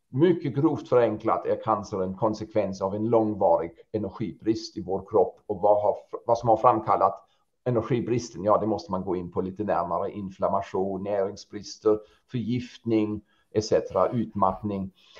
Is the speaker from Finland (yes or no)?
no; Hesse, Germany; så valde jag faktiskt att flytta till mitt hemland och startade om min verksamhet som jag redan sa i Kassel.